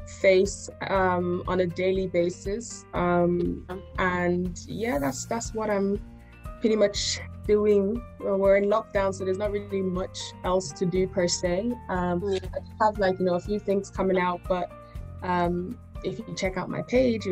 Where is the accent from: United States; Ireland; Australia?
Ireland; Dublin, Leinster; I'm Nigerian, but I'm from, I was raised in Ireland, Dublin, Ireland.